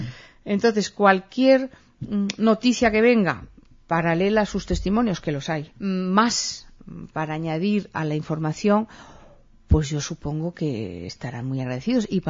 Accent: Vigo, Galicia, Spain; now in Barcelona, Spain

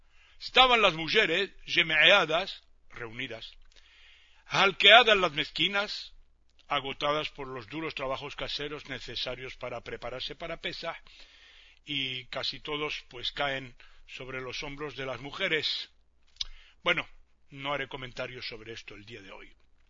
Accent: Tangier, Tanger-Tetouan-Al Hoceima, Morocco; moved away; Yo salí de Tánger en 1968. 25 años más tarde, volví por primera vez.

